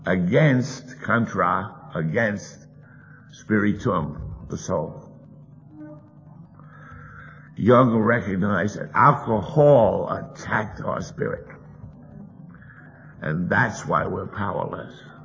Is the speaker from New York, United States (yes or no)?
yes; New York City, New York, United States; born there; People in New York City have a certain attitude. I was born in the Bronx, and I have that attitude.